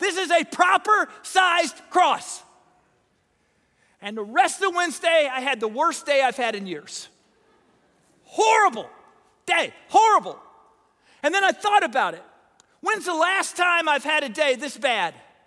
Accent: Illinois, United States; Growing up in Southern Illinois, if you could do two things at once, that made you amphibious.

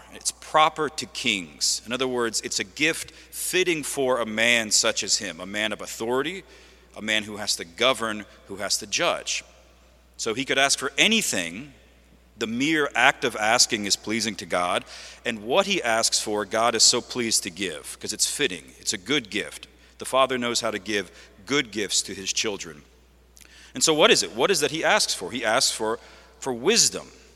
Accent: Lafayette, Louisiana, United States; I'm a priest from Lafayette. I teach at the seminary in Covington.

